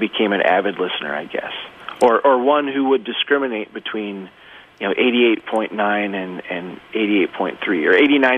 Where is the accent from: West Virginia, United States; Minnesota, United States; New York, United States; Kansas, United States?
Minnesota, United States; Brainerd; I mean, I'm from Brainerd, and I love Brainerd. I love my hometown.